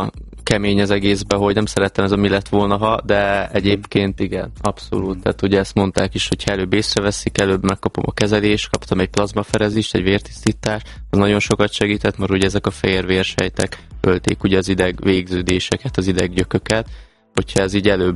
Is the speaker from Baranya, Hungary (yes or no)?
yes; Nagyváty, Baranya, Hungary; a apukám maradt otthon a bátyámmal, ugye Pécs mellett, Nagyvátyon, ugye szülőfalumba